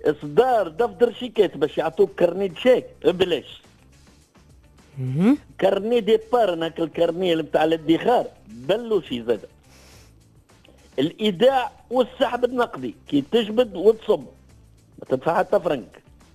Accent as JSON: {"language": "Arabic", "country": "Tunisia", "said": "راهو التشريعات عندنا في تونس بدات من 2006 في الميدان هذا"}